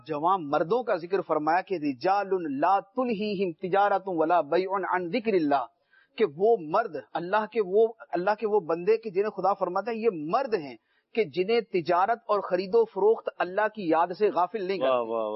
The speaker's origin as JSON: {"language": "Urdu", "town": "Faisalabad", "region": "Punjab", "country": "Pakistan", "tie": "born or raised there", "moved": "yes", "lives_now": "Karachi, Pakistan", "said": "میرا تعلق فیصل آباد سے ہے، سردار آباد سے، اور میری پیدائش بھی وہاں کی ہے، اور میرا آبائی گھر بھی ادھر ہی ہے، میری جو فیملی بھی، جو میرے بھائی ہیں، والدہ ہیں، وہ بھی وہیں پر ہیں. اور لیکن سن 2000 سے میں کراچی میں ہوں،"}